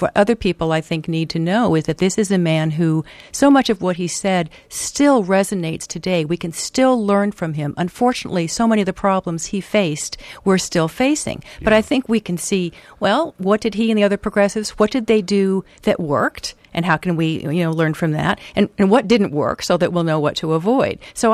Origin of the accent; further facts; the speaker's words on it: Seattle, Washington, United States; Well, I was born and raised in Seattle